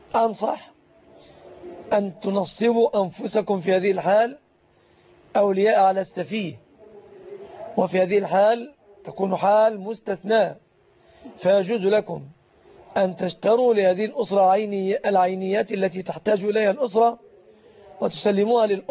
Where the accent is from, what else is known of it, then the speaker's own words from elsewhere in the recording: Egypt; نعتبرها في بلادنا مصر جزءا من الصداق،